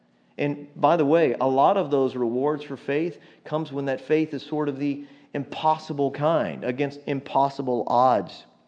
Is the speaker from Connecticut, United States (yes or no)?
no; Texas, United States; I mean, I'm a Texan. I'm familiar with cattle prods